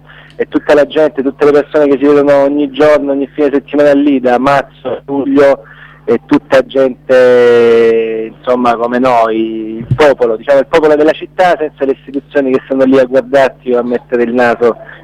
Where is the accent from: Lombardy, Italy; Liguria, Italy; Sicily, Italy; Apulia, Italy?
Apulia, Italy; Lecce; Io poi vengo da Lecce, cioè, pur essendo una cittadina, però sta a 50 km e c'è una certa differenza.